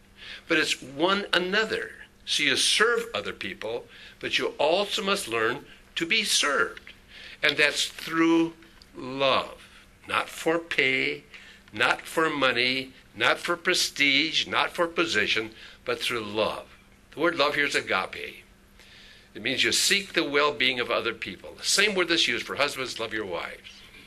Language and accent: English; Hinckley, Minnesota, United States; Remember, I grew up in Hinckley, Minnesota, where the men are men and pansies are flowers, the women are slightly above average. That's where I grew up.